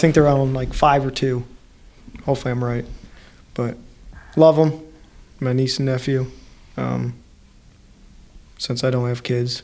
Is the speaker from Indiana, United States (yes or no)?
yes; Columbia City, Indiana, United States; Yeah, I've grown up in Columbia City all my life.